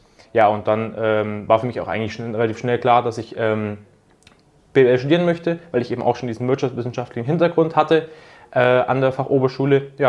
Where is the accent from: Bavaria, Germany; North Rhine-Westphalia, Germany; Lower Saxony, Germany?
Bavaria, Germany; Augsburg; Ich komme aus Augsburg oder aus der Nähe von Augsburg und ja, studiere jetzt im zweiten Semester an der Uni in Augsburg Betriebswirtschaftslehre.